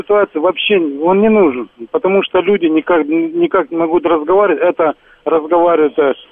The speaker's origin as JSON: {"language": "Russian", "country": "Ukraine", "moved": "as an adult", "lives_now": "Moscow, Russia", "said": "Я сам с центральной Украины."}